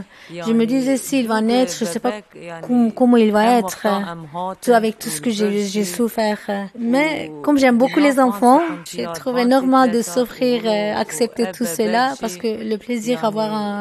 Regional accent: Turkey; moved away as an adult; On a quitté le pays. On vient de Turquie et nous sommes kurdes.

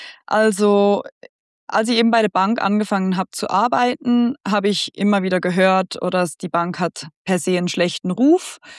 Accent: Switzerland; Ich bin aus der Schweiz, bin hier aufgewachsen in einem sehr privilegierten Umfeld

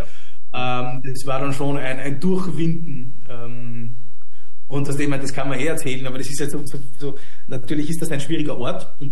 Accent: Austria; Das waren 9 Monate ist bei uns in Österreich der Zivildienst damals

